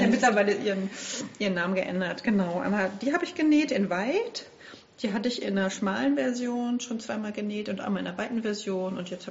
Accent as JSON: {"language": "German", "region": "Berlin", "country": "Germany", "said": "ich komme aus Berlin und ich nähe, seit ganz, ganz, ganz vielen Jahren."}